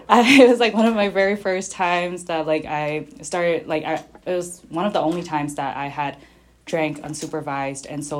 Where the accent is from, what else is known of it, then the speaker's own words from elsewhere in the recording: Yangon, Yangon Region, Myanmar; I was born and raised in Myanmar, Yangon, Myanmar. And I grew up there, and I am an only child to two older parents who had me in their 40s.